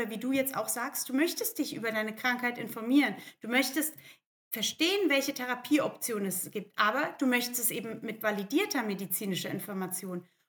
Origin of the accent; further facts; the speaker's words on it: Germany; Aber ich bin ja Europäerin, ich bin ja Deutsche.